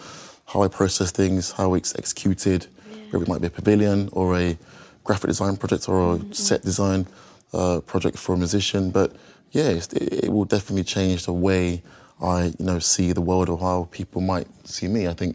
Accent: London, United Kingdom; as a British Nigerian in London

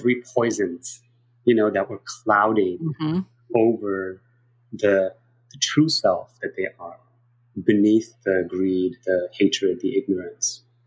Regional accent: New York City, New York, United States; I can't remember how many times I've been told to go back to my country, you know, being an American.

